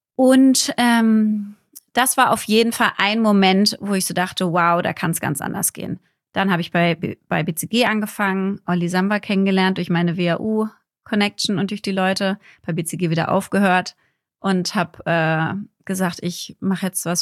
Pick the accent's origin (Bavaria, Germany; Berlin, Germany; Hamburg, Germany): Berlin, Germany; ich bin in Südwest-Berlin aufgewachsen und ich würde sagen, relativ behütet für das Berlin, was man jetzt so im Kopf haben könnte.